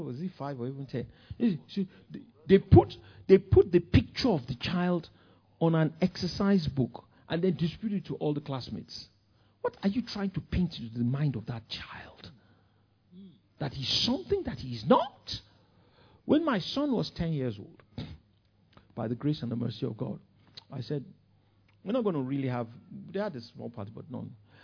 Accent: Ikoyi, Lagos, Nigeria; I grew up in a privileged society. I grew up in Ikoyi, you know, Victoria. I went to school in Victoria Island. I'm talking about in the 60s.

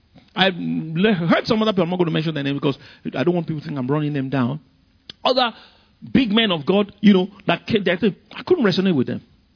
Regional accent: Nigeria; I said, I came from England. I'm a Nigerian, you know, student.

